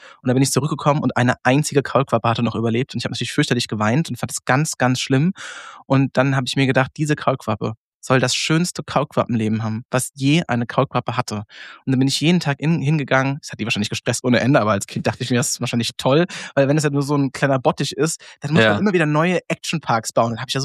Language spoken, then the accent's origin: German; Rhineland-Palatinate, Germany; Ich bin aufgewachsen ja einfach im rheinland-pfälzischen Kaff-Umland. Also ich hatte keinen Bezug zu Städten, weil es gab keine Städte in unserer Nähe. Mhm. Also ich bin irgendwo in dieser Ecke zwischen Koblenz, Wiesbaden, Mainz, Frankfurt, in diesem Dreieck da irgendwo aufgewachsen. Da ist nichts.